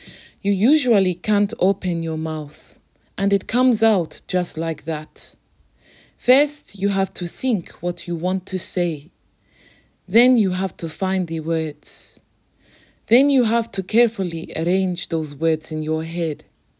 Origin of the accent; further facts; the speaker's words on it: London, United Kingdom; as a Londoner, I too have this sense of cultural longing.